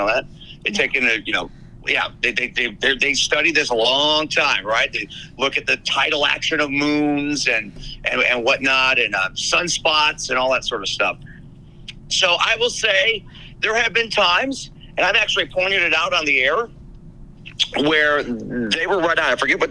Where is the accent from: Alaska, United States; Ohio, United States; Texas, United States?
Ohio, United States; Chagrin Falls; I grew up in Chagrin Falls on the east side of Cleveland.